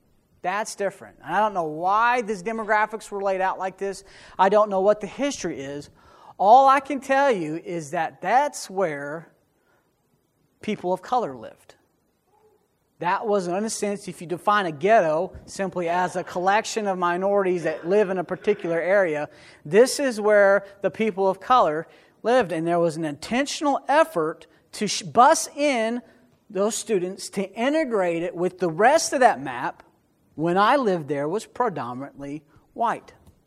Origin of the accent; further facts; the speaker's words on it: Indianapolis, Indiana, United States; I come from Indianapolis, from the west side.